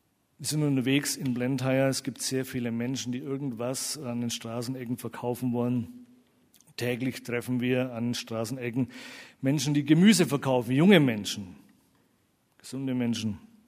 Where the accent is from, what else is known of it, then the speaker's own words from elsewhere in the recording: Bavaria, Germany; So, ich komme aus Franken und die Schwaben sind auch so ähnlich gestrickt.